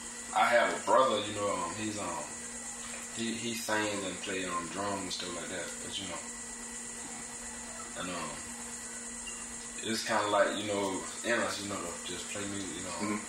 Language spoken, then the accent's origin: English; Boca Raton, Florida, United States; also born or lived in Pompano Beach / Jacksonville; Yeah, I grew up on Boca Raton. I stayed there for a long time, you know, until I was about, I think, 10.